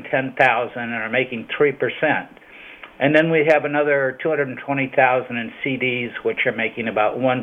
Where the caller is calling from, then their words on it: San Diego, California, United States; San Diego, California.